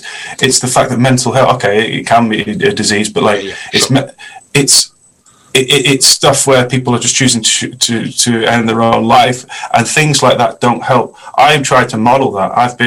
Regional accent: North West England, United Kingdom; I grew up in Lancashire in a working class mining town.

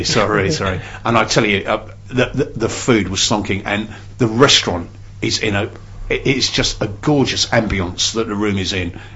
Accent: South East England, United Kingdom; But I grew up around the Mason area

